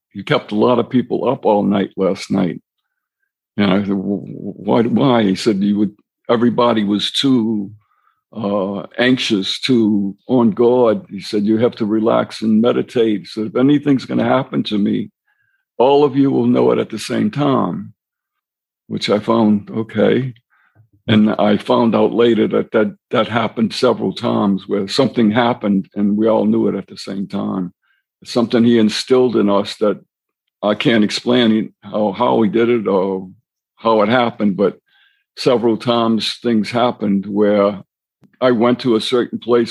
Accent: New Orleans, Louisiana, United States; I was from New Orleans, Ninth Ward. I knew how to fight

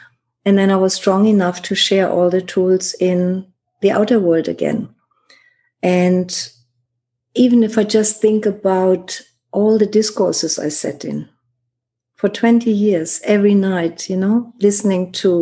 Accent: Germany; I grew up in Germany, you know, being very strong

